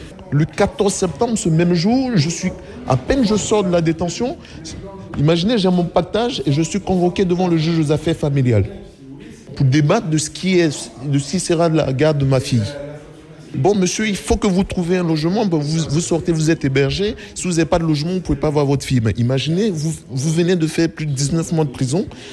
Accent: Côte d’Ivoire; moved away as an adult; now in France; C'est moi, je suis ivoirien.

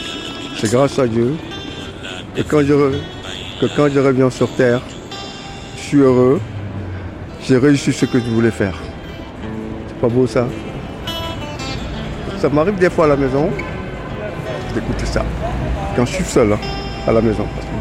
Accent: France; Bah, parce que je suis français.

